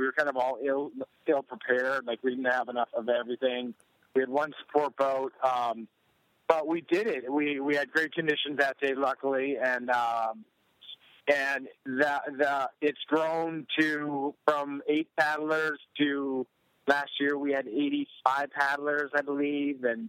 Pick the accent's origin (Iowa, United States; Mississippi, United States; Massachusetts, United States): Massachusetts, United States; Plymouth; I'm from Plymouth, Massachusetts